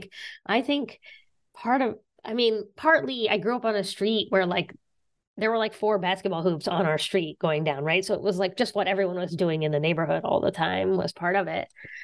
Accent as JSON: {"language": "English", "region": "Appalachia", "country": "United States", "tie": "born or raised there", "said": "I knew that that way of sort of caring for people and being in community people with people was very much shaped by where I grew up"}